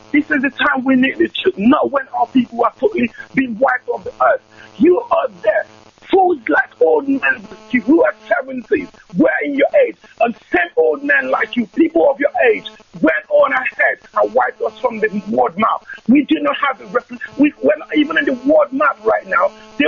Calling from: London, United Kingdom; obviously I'm calling from London. I'm a Biafran living in the UK.

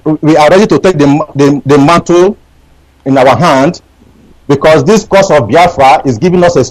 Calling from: Pakistan; I am calling from Pakistan.

